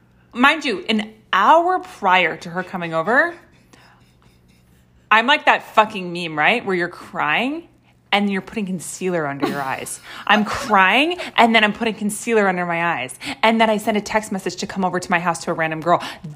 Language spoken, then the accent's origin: English; Los Angeles, California, United States; I'm from Los Angeles. Okay? Born and fucking raised.